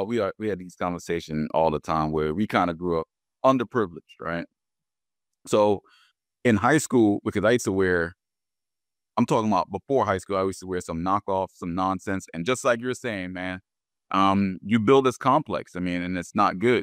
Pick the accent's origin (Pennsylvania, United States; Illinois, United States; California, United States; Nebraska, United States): Pennsylvania, United States; Philadelphia; I'm from Philly, right? So Germantown, Athens, you know what I mean?